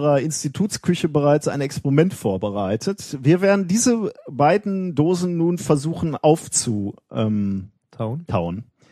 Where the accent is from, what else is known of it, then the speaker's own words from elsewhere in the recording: North Rhine-Westphalia, Germany; hier im Ruhrgebiet, wir kommen ja aus dem Ruhrgebiet, wir senden ja aus dem Ruhrgebiet.